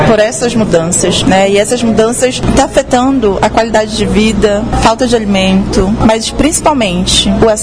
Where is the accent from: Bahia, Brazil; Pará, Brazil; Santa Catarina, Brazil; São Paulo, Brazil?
Pará, Brazil; Oriximiná; Em Oriximiná, por exemplo, que é o município de onde eu sou, de onde eu pertenço